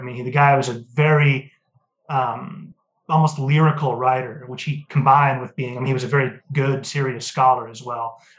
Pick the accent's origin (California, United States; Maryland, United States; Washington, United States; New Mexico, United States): Washington, United States; Seattle; I'm biased, I'm from Seattle.